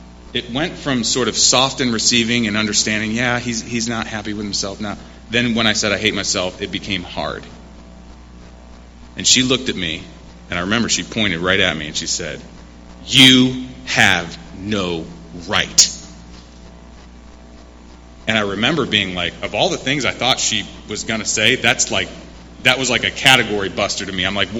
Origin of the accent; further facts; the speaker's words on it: Cleveland, Ohio, United States; I grew up in Ohio in the greater Cleveland area, and we were a small enough school to where we didn't have a football team, okay?